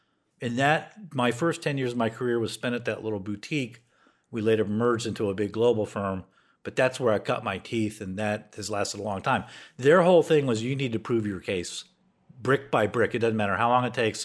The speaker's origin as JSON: {"language": "English", "town": "Raleigh", "region": "North Carolina", "country": "United States", "tie": "born or raised there", "said": "I grew up middle class in Raleigh, North Carolina."}